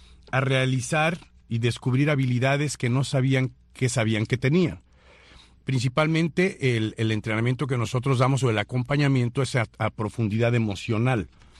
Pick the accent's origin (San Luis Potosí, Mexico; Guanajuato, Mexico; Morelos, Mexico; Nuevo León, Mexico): San Luis Potosí, Mexico; born there; Yo nací en San Luis Potosí, México, en 1966.